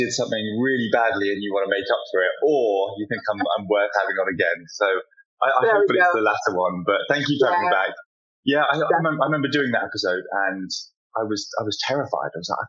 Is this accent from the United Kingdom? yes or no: yes; United Kingdom; I'm British